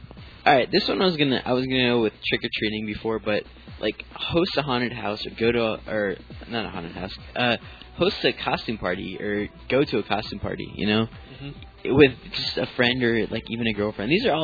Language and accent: English; Midwest, United States; We're from the Midwest.